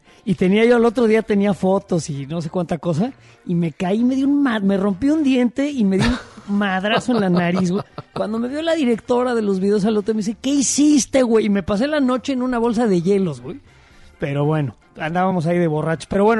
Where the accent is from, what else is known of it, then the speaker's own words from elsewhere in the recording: Mexico; Porque todos somos mexicanos, güey.